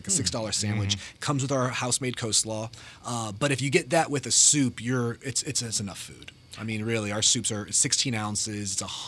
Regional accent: Las Vegas, Nevada, United States; I'm from Vegas, and restaurants change every 3 to 5 years.

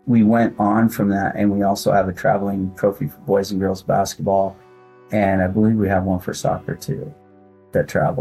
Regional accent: Glasgow, Montana, United States; I grew up in Glasgow, and we'd either have our divisional meet here in Billings at Metro Park, or we'd have our state meet here.

